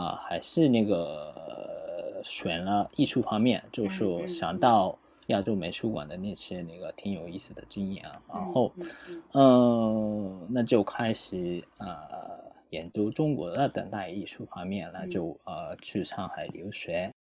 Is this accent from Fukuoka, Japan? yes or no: yes; Fukuoka, Japan; born there; Chinese is a second language; 就是因为我是出生于福冈，现在也住在福冈的